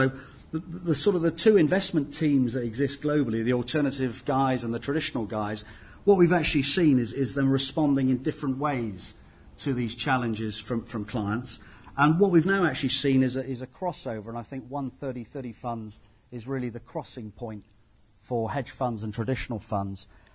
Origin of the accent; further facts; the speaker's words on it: Ireland; The great thing about being Irish, actually, is that you always have two teams to support, as you know. It's Ireland and anyone playing England.